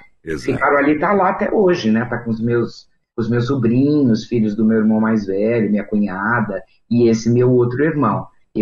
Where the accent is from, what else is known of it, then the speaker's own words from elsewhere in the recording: São Paulo, Brazil; born there; Na Bela Vista, nasci no Bixiga, né? Nasci na Beneficência Portuguesa.